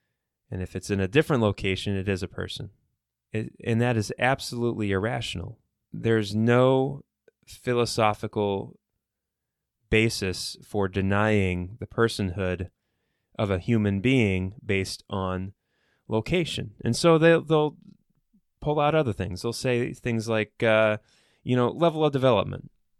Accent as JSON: {"language": "English", "region": "Ohio", "country": "United States", "said": "In my home state of Ohio, we signed one of the most restrictive anti-abortion bills"}